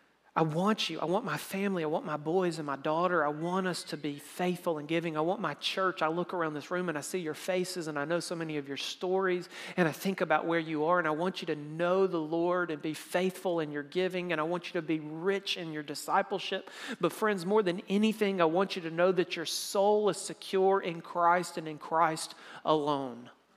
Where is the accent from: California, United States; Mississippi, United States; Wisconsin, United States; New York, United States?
Mississippi, United States; I'm from Mississippi. We only go like to 10.